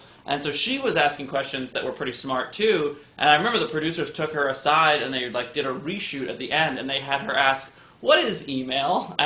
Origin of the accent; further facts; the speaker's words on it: New York City, New York, United States; Yeah, I grew up in the Bowery, so...